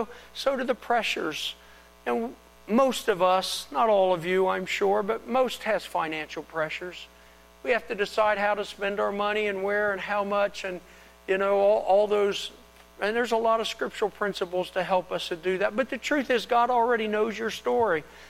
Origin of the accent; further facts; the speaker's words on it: Dayton, Ohio, United States; in the church that I grew up with in Dayton, Ohio.